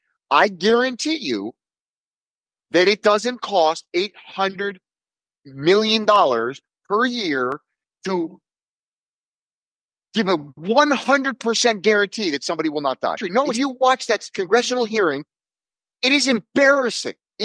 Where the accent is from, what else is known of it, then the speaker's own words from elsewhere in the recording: United States; I am embarrassed to say I'm American